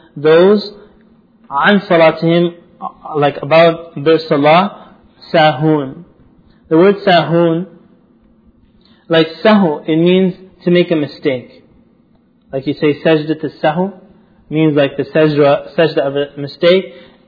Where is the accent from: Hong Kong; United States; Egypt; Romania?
Egypt; Alexandria, Alexandria Governorate; I remember being in Egypt. I would stand on the balcony, and I would hear the entire city, and I'm from Alexandria there